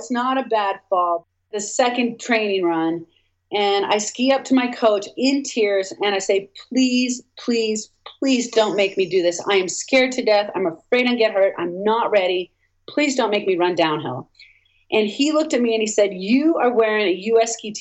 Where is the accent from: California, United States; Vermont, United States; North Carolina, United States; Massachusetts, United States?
Vermont, United States; I grew up in Vermont. I don't have any experience in downhill.